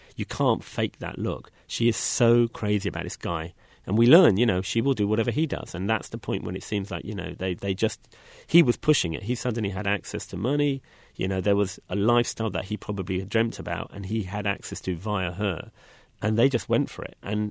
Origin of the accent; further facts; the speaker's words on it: London, United Kingdom; for me as a Londoner